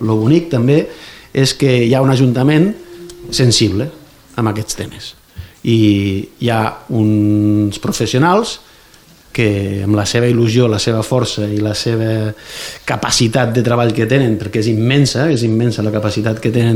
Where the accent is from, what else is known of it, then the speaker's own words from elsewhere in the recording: Falset, Catalonia, Spain; vaig estar al meu poble mateix, jo sóc l'alcalde de Falset